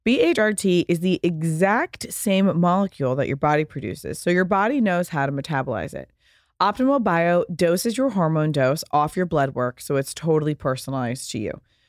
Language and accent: English; Pasadena, California, United States; There were a couple great restaurants when I was growing up in Pasadena where we had that experience.